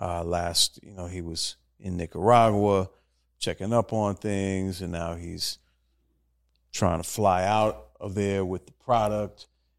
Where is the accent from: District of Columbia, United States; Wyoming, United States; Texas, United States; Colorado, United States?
District of Columbia, United States; Washington; Shout out to my hometown of Washington, D.C., by the way.